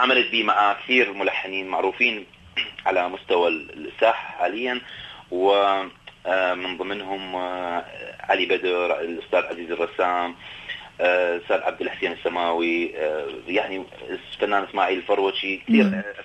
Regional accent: Iraq; بلدي العراق

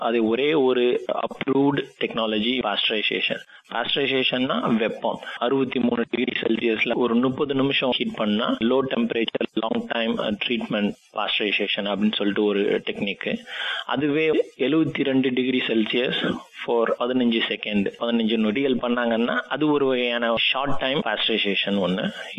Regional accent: Theni, Tamil Nadu, India; moved away as an adult; now in Australia; அங்கதான் நான் பிறந்து வளர்ந்து எல்லாம் படிச்சது.

